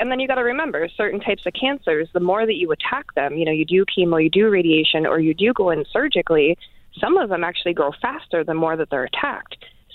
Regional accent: New York, United States; I'm from New York, and they, you know, we thought we were sneaky till they legalized it.

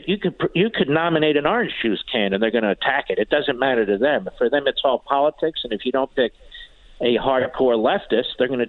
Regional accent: Philadelphia, Pennsylvania, United States; God bless you, brother, and hi to everybody in Philly, my hometown.

